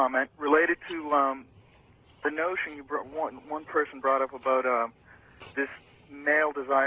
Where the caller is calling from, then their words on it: Shady Side, United States; Oh, Shady Side.